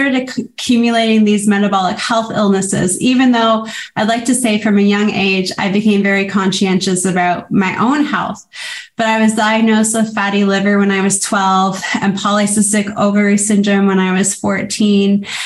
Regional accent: Toronto, Ontario, Canada; I'm originally from Toronto.

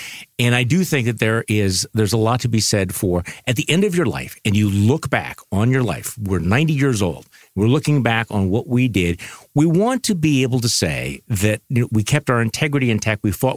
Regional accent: Wisconsin, United States; I'm from Wisconsin.

